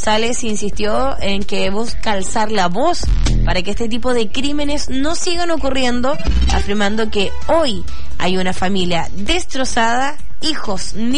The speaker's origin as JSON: {"language": "Spanish", "region": "Araucanía", "country": "Chile", "said": "nosotros somos de la Araucanía, gente trabajadora"}